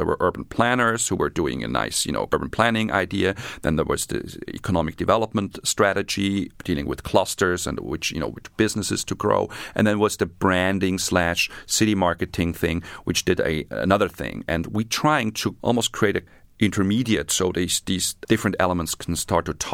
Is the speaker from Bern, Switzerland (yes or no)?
no; Zurich, Switzerland; my parents escaped from Czechoslovakia and went to Switzerland. I was born in Switzerland. So, you know, what is my home place? I think probably it is still Zurich, where I spent, the quality time.